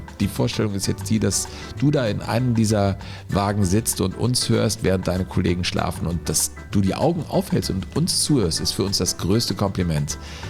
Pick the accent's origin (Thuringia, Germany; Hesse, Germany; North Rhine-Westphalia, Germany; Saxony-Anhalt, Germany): North Rhine-Westphalia, Germany; Menden; Eine Kostprobe bietet dabei meine Heimatstadt Menden